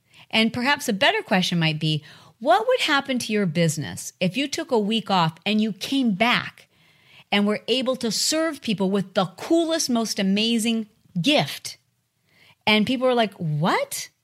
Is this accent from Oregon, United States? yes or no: no; Michigan, United States; also born or lived in Detroit; And I can say that because I'm from Michigan. Trust me, you don't even know my background, y'all. Like, you don't even know the mean streets of Detroit. And I lived in northern Michigan.